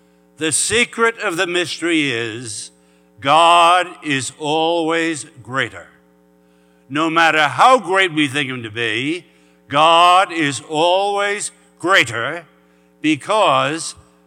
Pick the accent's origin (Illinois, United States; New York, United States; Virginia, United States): New York, United States; New York City; now in New Orleans, United States; My hometown is Brooklyn, New York, and for the last 23 years, I've been a transplanted Yankee living in the Deep South in New Orleans, still trying to learn how to say ha, wa, ma, ma, and ba.